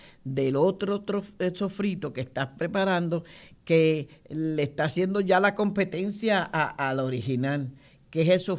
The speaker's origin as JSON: {"language": "Spanish", "country": "Dominican Republic", "said": "Como dominicana, todo dominicano que habla de este tipo de ajicito"}